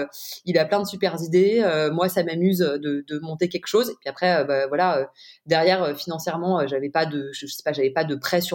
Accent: Paris, Île-de-France, France; J'ai grandi à Paris.

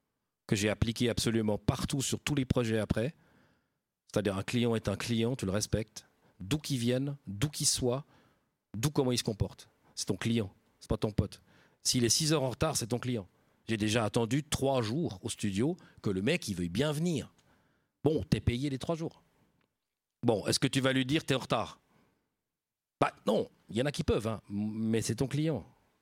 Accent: Lausanne, Vaud, Switzerland; Bon, je viens de Lausanne, quoi. Faut pas oublier, je viens pas de Paris.

